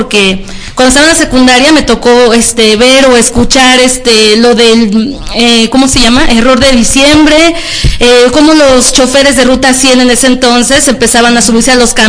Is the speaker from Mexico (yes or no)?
yes; Mexico City, Mexico; born there; Yo nací en la Ciudad de México.